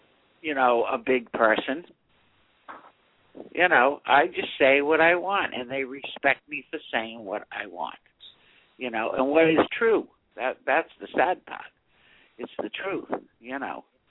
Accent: Massachusetts, United States; I'm ashamed to say I'm from Massachusetts. Because now we are not the leading state in protecting our children.

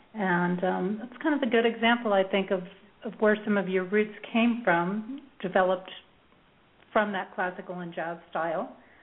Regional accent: Manhattan Beach, California, United States; I grew up in Manhattan Beach and have a lot of friends around Santa Barbara and spent several years in the Central Coast

